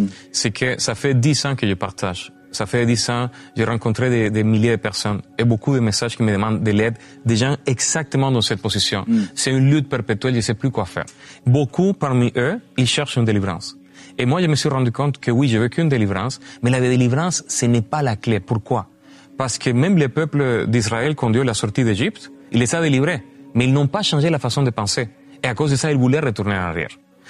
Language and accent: French; Venezuela; now in Canada; je suis canadien de passeport. Je suis canadien, mais je ne me ressens pas canadien, je me ressens vénézuélien.